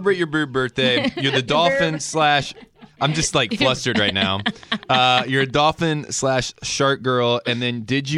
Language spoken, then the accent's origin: English; Denver, Colorado, United States; And then I'm from Denver, and I'm out here on a little tour to promote my coffee company